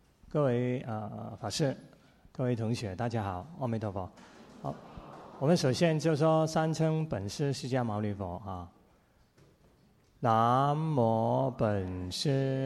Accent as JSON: {"language": "Chinese", "country": "Hong Kong", "accent": "Hong Kong", "second_language": "Chinese", "said": "你看我讲的国语哈，普通话，你就一定知道我是从香港来的，对不对？是标准的香港的国语啊"}